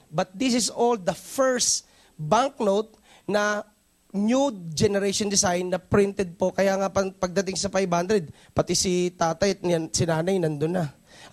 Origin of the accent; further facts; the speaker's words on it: Angono, Calabarzon, Philippines; dahil ako ay taga Rizal Province, ang angono binangon ng petroglyphs